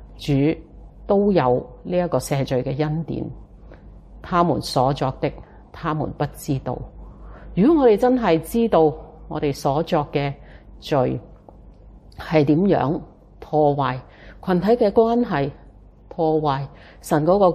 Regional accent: Hong Kong; 无论我们香港人、中国人、亚洲人、世界各地的人

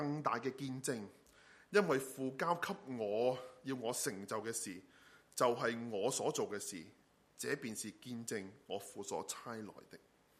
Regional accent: Hong Kong; 以往我们香港人讲基建，我们讲我们的 infrastructure

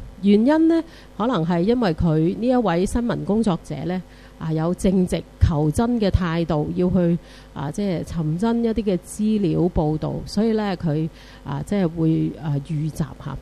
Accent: Hong Kong; 佢覺得呢兩件事嘅發生咧，我哋香港人咧應該係要

